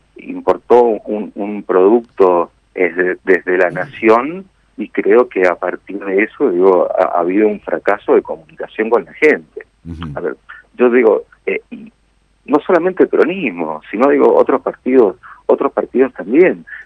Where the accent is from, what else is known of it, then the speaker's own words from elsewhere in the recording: Mendoza, Argentina; Nosotros somos mendocinos, tenemos nuestra forma de ver las cosas, nuestra forma, nuestros sentimientos, muy orgullosos de ser mendocinos